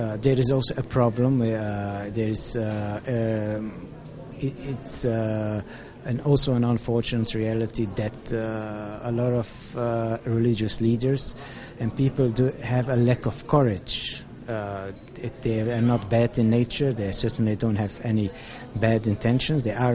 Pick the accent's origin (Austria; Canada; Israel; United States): Austria; Vienna; now in Antwerp, Belgium; I am the chief rabbi from the Orthodox Jewish community from Vienna, Austria, and now residing in Antwerp, Belgium.